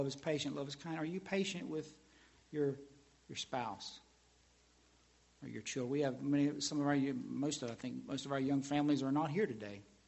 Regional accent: the South, United States; I like grits. I'm from the South.

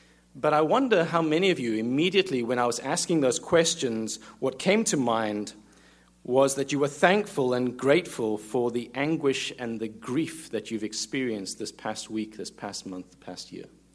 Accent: South Africa; moved away as an adult; now in United States; 5 years ago now, we came in here from South Africa to the United States.

